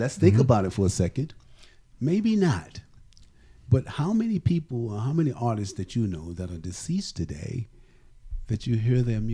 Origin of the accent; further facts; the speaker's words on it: Norfolk, Virginia, United States; because I'm from Norfolk and Virginia Beach area of Virginia.